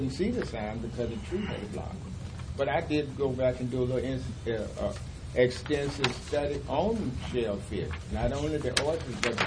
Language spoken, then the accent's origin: English; Virginia, United States; now in Smithfield, United States; I moved to Smithfield, and I'm originally from Surrey County. So the area, I know the water pretty good.